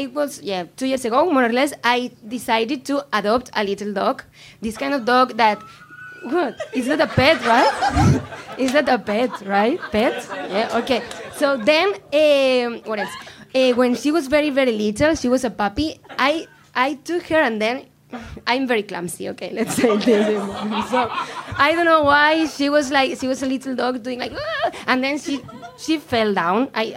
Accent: Spain; Spain. I'm from

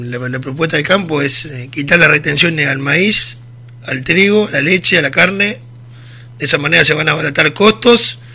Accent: Cruz Alta, Córdoba, Argentina; Yo soy de Cruz Alta, para contarle a la gente.

